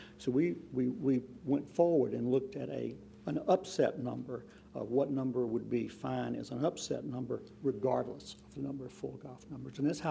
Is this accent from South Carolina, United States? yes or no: yes; Columbia, South Carolina, United States; Yes, good evening. … from Columbia, South Carolina with Lantech Receiver Services.